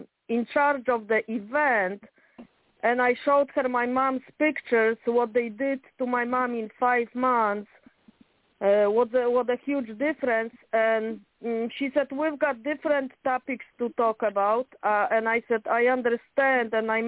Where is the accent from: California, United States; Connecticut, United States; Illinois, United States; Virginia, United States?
Illinois, United States; Chicago; I said I came from Chicago because my mom was murdered of guardianship